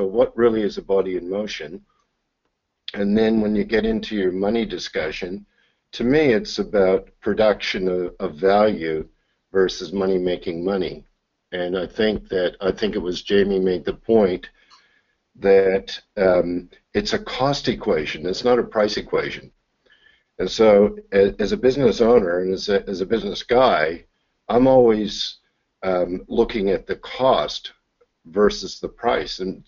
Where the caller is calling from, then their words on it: Perth, Western Australia, Australia; I'm dialing in from Perth, Western Australia.